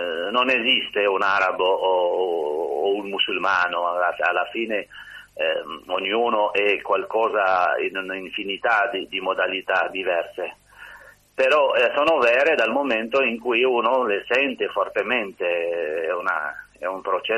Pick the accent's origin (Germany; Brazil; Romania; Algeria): Algeria; first language Berber; Italian is a second language; sono algerino e sono di madrelingua berbera